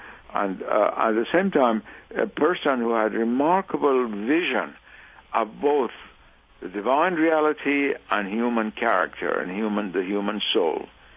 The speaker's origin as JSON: {"language": "English", "country": "Iran", "first_language": "Persian", "second_language": "English", "said": "I myself am a Persian, of course, that's my mother tongue, and I read Rumi always in the original."}